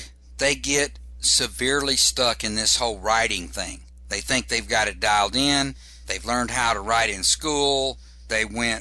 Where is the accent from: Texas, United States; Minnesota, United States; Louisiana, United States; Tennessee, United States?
Texas, United States; I'm originally from Texas, so I can make fun of that.